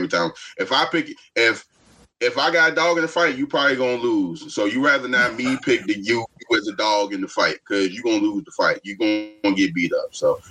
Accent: Maryland, United States; I'm from here. I'm from DMV. I grew up in PG.

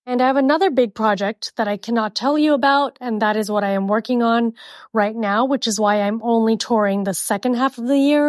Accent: Miami, Florida, United States; yes, I'm Indian, but I'm also from Miami. And I know Latino culture, and I could say I'm like part Latino because I'm from Miami. It automatically makes you Latino. And I speak fluent Spanish

